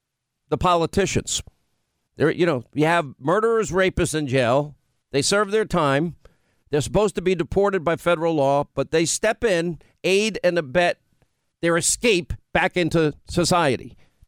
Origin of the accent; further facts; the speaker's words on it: Long Island, New York, United States; so things are so bad in Long Island. I grew up in Long Island. There's still nice parts of Long Island, but there's some that are really horrible.